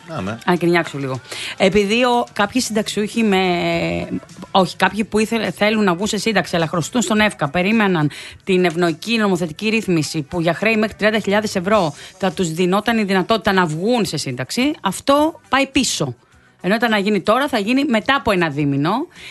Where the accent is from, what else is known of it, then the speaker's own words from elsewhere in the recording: Velanidi, Western Greece, Greece; Επειδή έφυγε ο κόσμος να πάει στο χωριό μου, το οποίο είναι ένα μικρό χωριό, ήταν γεμάτο.